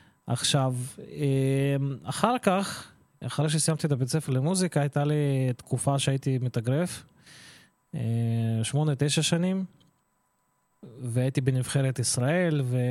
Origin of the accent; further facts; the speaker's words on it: Ukraine; אני נולדתי באוקראינה למשפחה של מוזיקאים